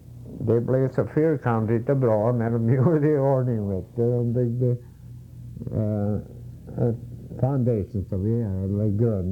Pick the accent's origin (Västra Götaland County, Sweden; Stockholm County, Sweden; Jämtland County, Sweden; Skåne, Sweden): Västra Götaland County, Sweden; Uddevalla; Jag växte upp i Uddevalla, ja visst.